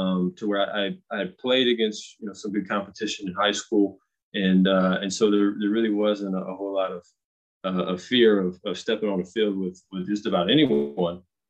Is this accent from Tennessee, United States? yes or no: yes; Tennessee, United States; But growing up in Tennessee, the town that I grew up in, we don't have in my hometown, there's no red light or anything.